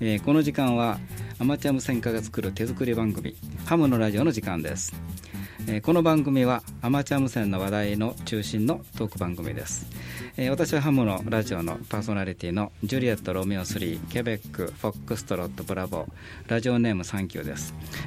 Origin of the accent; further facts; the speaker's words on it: Osaka, Japan; now in Yokohama, Japan; 私大阪出身でね、横浜にいてるんですけども、